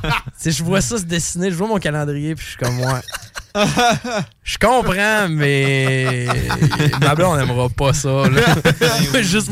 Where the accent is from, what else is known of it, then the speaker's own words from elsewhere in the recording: Jonquière, Quebec, Canada; dans le temps que j'habitais encore à Jonquière, parce que je viens de Jonquière.